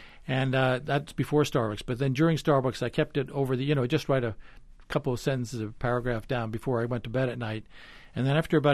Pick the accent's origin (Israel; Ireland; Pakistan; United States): United States; Bronxville, New York; When I was growing up in Bronxville, there was no coffee shops, and there was no coffee.